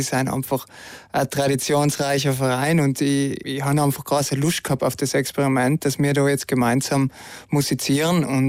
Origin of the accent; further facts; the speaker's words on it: Brixen, Trentino-Alto Adige, Italy; Ich bin in Brixen aufgewachsen und die Brixener Bürgerkapelle war ein großer Teil in meinem Leben.